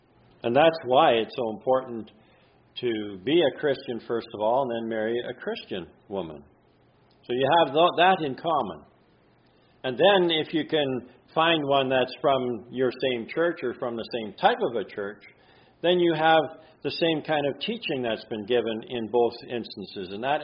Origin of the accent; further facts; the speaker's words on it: Ontario, Canada; You know, I come from Ontario.